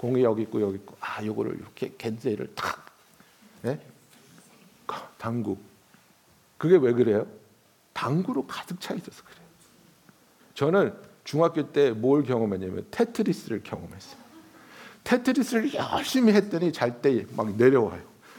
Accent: South Korea; now in United States; 우리들이 한국에서 왔지만 우리 애들은 미국에서 태어났어요.

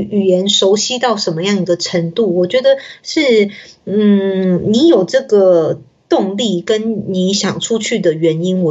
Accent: Taiwan; moved away; 我虽然是土生土长的台湾人，但是我其实从小我就一直很喜欢就是能够到不同的地方去生活，所以我也不觉得离开台湾是辛苦的。

